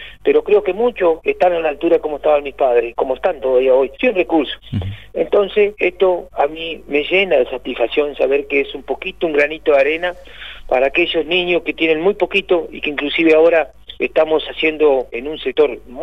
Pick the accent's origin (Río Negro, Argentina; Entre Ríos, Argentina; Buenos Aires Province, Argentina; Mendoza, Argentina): Entre Ríos, Argentina; General Galarza; señor presidente, hoy vengo de un pueblito chiquito, General Galarza.